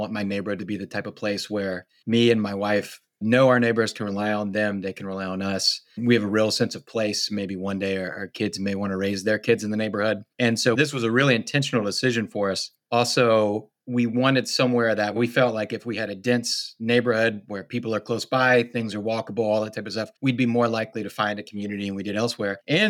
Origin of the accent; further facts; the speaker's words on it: Louisiana, United States; moved away as an adult; now in Baltimore, United States; So from Louisiana originally, I went to the Naval Academy for college